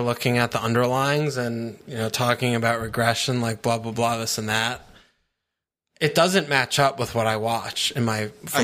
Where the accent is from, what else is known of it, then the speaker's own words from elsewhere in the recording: United States; I see the W and I'm like, oh, I'm American.